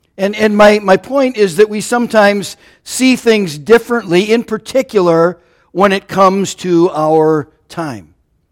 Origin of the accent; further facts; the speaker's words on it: Minnesota, United States; You know, I'm a northerner. I grew up in Minnesota, so that's okay.